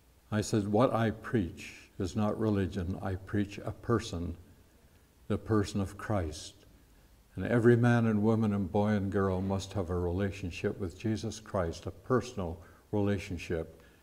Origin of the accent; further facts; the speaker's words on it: London, Ontario, Canada; Well, my tag said I was from London, Ontario.